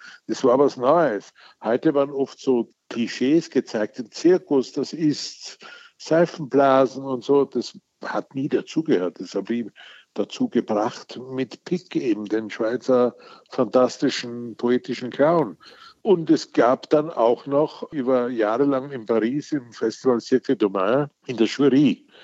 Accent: Wilhelmsburg, Lower Austria, Austria; kam ein Wanderzirkus nach Wilhelmsburg, wo ich aufgewachsen bin

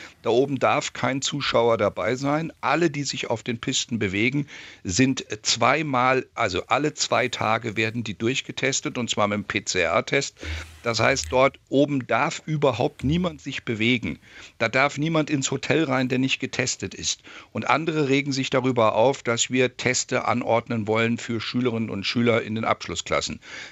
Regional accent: Thuringia, Germany; dann wird auf einmal bei uns in Thüringen darüber geredet

